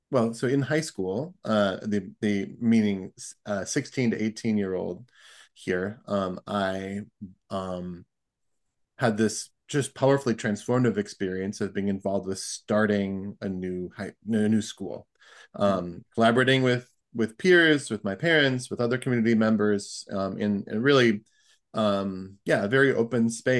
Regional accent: Wisconsin, United States; And I also fell in love with my hometown, with rural Wisconsin, and the idea of vibrant rural communities and philosophies of education of mind

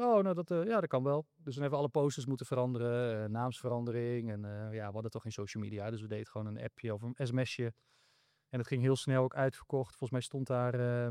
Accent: Foxhol, Groningen, Netherlands; Ik kom zelf uit Vauxhall. Dat is een plekje net buiten Hoge Zand, mm-hmm. richting de stad.

